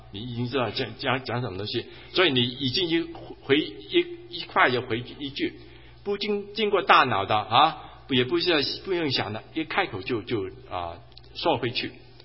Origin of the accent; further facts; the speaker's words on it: Hong Kong; 我在香港长大啊，香港那个人家的住的很就是很窄